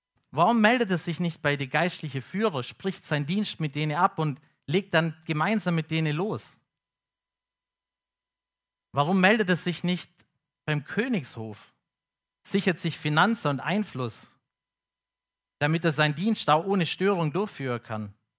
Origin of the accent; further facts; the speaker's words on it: Swabia, Germany; accent: Swabian; da kann ich als Schwabe voll mitfühlen.